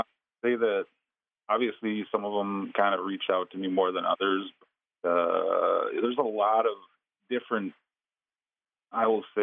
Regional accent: Twin Cities, Minnesota, United States; I grew up in the Twin Cities, kind of removed from some of this cultural you know, language

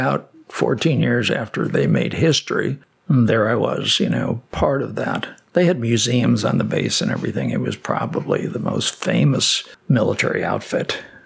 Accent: Chicago, Illinois, United States; No, I'm born and raised in Chicago. Lifelong Cub fan.

